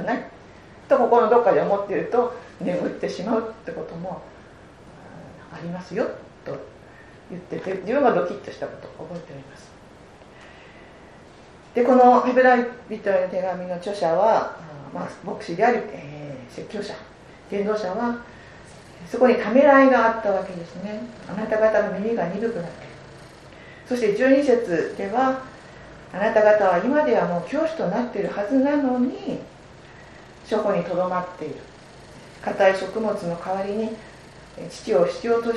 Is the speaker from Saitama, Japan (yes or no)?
yes; Saitama, Japan; 埼玉育ちで海なし県ですから、海っていうのはなんかすごくハードルが高いんですね。